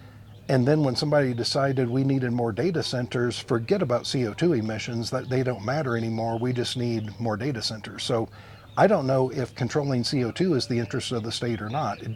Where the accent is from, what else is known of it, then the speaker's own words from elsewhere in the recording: Indiana, United States; I'm from Indiana, and we accomplished that through a gasoline tax.